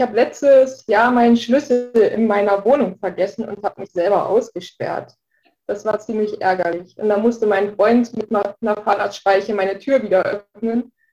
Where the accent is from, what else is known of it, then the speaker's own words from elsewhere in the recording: Bad Harzburg, Lower Saxony, Germany; also born or lived in Hesse; now in Hildesheim, Germany; Ganz ursprünglich komme ich aus Hessen, da bin ich geboren. Ich habe meine ganze Jugend im Harz verbracht, in Bad Harzburg.